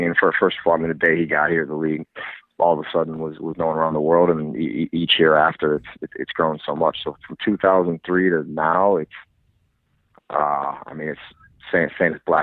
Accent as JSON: {"language": "English", "town": "Chicago", "region": "Illinois", "country": "United States", "tie": "born or raised there", "said": "You know, I was from Chicago. You know, unfortunately, growing up, I didn't watch as much soccer as I, you know, probably should have."}